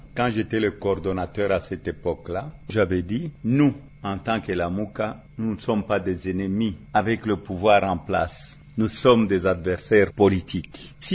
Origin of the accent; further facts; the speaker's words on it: DR Congo; born there; J'ai mon passeport congolais, je suis né au Congo.